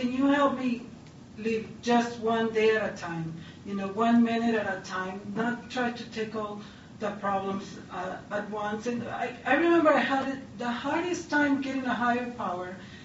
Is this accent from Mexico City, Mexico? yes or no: no; Ensenada, Baja California, Mexico; And I'm from Ensenada, Mexico, and I grew up in the ocean.